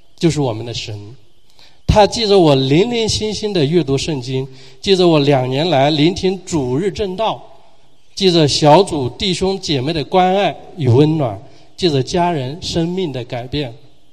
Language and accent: Chinese; Jiangxi, China; 我是来自于中国江西的，那么江西的革命老区，在一个比较贫穷的小山村出生。长大，然后上学